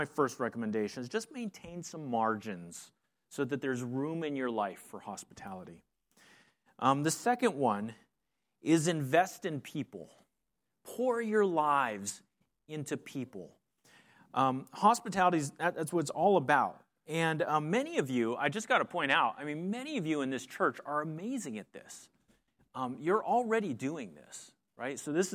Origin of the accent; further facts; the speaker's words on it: Pennsylvania, United States; I was from Pennsylvania. It was a 6.5-hour drive down there.